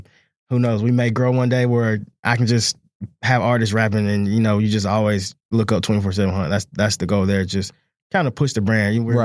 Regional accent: Macon, Georgia, United States; growing up in Macon, I got, you know, versatile growing up in the country.

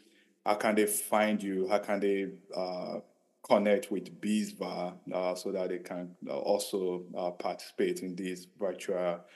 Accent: Nigeria; I'm from Nigeria, and I know that Nigerians, they are embracing technology.

